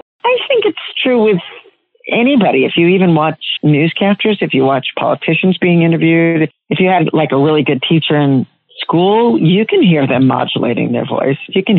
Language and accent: English; Long Island, New York, United States; When I grew up on Long Island, there wasn't a Long Island accent.